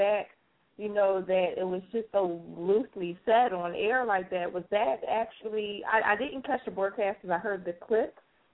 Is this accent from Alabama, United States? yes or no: no; Philadelphia, Pennsylvania, United States; I'm from Philadelphia.